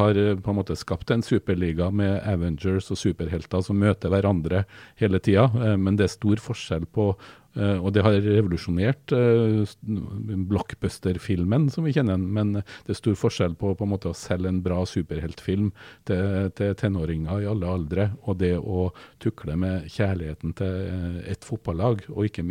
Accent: Trondheim, Trøndelag, Norway; og folk hørte at jeg var fra Trondheim

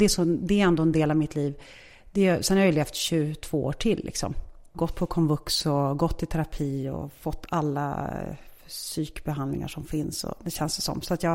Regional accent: Nacka, Stockholm County, Sweden; also born or lived in Vårberg; Första tiden Vårberg och sen Nacka.

